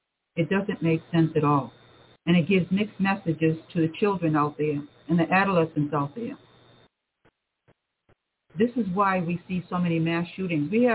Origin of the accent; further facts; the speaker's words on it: Cape Cod, Massachusetts, United States; I grew up on Cape Cod. The Cape has changed so much now.